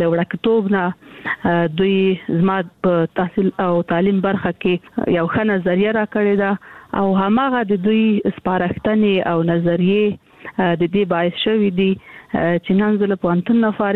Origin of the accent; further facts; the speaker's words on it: Kandahar, Afghanistan; also born or lived in Kabul; زه د کندهار یم، د کندهار د عمومي انالیسي کې مې زده کړې وکړې او کابل پوهنتون ته ولاړمه.